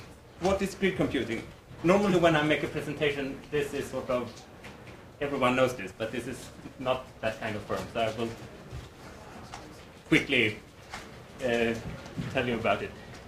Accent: Uppsala, Uppsala County, Sweden; Okay, so I'm from Uppsala in Sweden

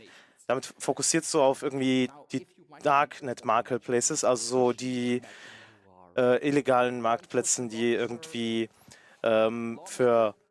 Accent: Austria; weil in Österreich, wo ich herkomme, ist halt eben ein Problem

